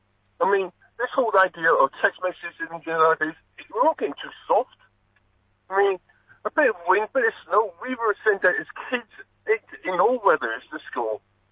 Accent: Belfast, Northern Ireland, United Kingdom; I grew up in East Belfast.

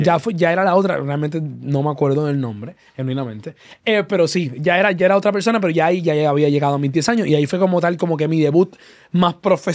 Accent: Cidra, Puerto Rico; yo soy de Sidra, Puerto Rico. So, el que sabe de Puerto Rico sabe que Sidra es un pueblo que no queda cerca del área metro.

